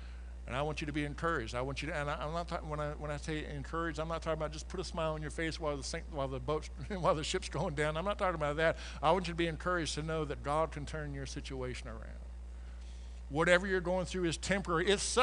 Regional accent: Nebraska, United States; I'm from Nebraska, so farming was a big deal there.

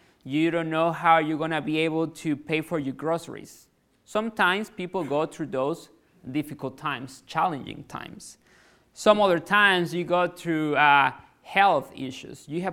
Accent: Chiapas, Mexico; English is a second language; So I'm from Chiapas, Mexico, really south in Mexico, really warm.

